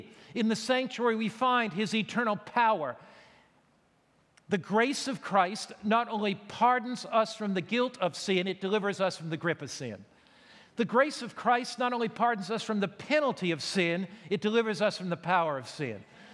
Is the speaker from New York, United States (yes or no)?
no; Connecticut, United States; You know, I was brought up on the East Coast of America in the state of Connecticut.